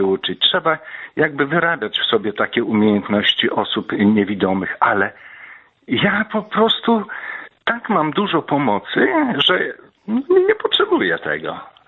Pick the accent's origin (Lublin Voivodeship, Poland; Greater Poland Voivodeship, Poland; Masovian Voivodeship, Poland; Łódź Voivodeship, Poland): Lublin Voivodeship, Poland; Kraśnik; Pochodzę z Kraśnika Fabrycznego